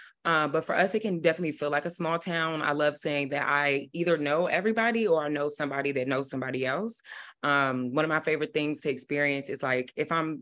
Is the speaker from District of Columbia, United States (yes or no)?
yes; Washington, District of Columbia, United States; So growing up in Chocolate City, but also in a place that is so ravaged by gentrification.